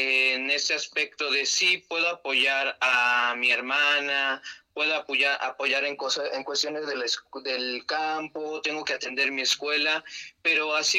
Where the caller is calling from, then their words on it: Amecameca, State of Mexico, Mexico; De aquí, de Amecameca.